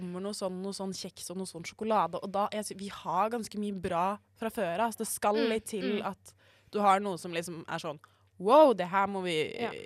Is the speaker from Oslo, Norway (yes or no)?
yes; Oslo, Norway; now in Bergen, Norway; For jeg er jo fra Oslo, og da kan du på en måte bare gå ut i skogen, og så kan du bare gå.